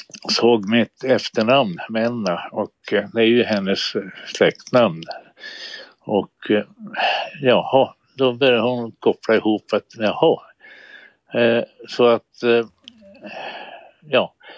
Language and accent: Swedish; Karelia, Finland; now in Sweden; jag, min mor och min faster, vi är från Karelen i Finland och numera på ryska sidan.